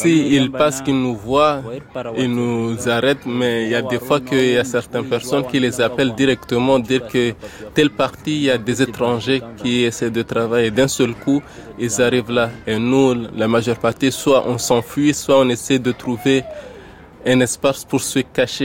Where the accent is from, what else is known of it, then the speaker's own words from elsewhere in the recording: Comoros; moved away as an adult; now in France; Chez nous, aux Comores, tu peux travailler autant, mais tu ne peux pas gagner ce que tu gagnes en une seule journée ici.